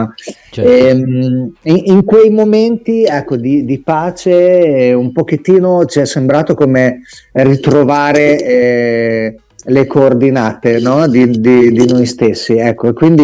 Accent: Emilia-Romagna, Italy; anche noi viviamo, diciamo, in un paese turistico, io sono di Romagnolo, ecco.

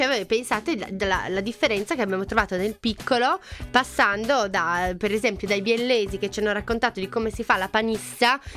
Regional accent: Piedmont, Italy; lei da buona sarda, io da buona piemontesina doc

